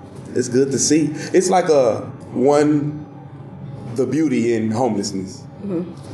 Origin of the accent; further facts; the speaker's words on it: Dallas, Texas, United States; You see, being that I'm from Dallas, hey, I'm happy for you.